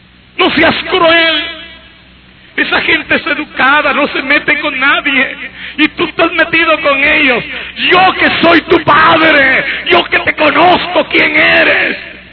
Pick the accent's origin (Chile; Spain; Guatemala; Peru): Guatemala; mi conversión fue sonada en Guatemala. Fui a mi pueblo a ver a mi padre.